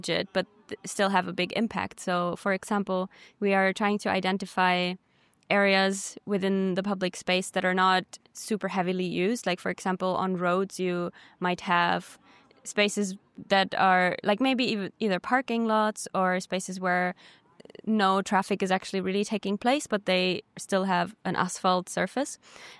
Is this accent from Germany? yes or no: yes; Germany; now in Switzerland; I'm originally from Germany, currently based in Switzerland.